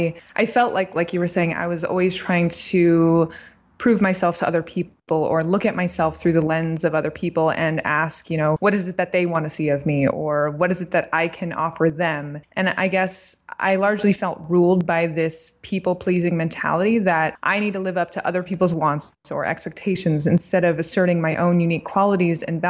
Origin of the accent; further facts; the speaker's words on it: Los Angeles, California, United States; I was born and raised in Los Angeles. I studied at UC Berkeley, and then I moved back down to LA to pursue acting.